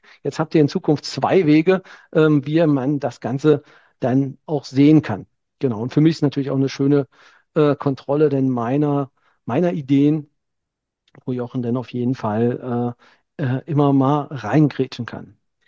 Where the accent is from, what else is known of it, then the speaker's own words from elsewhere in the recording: East Germany, Germany; born there; Ich komme ja gebürtig auch aus dem Osten der Republik.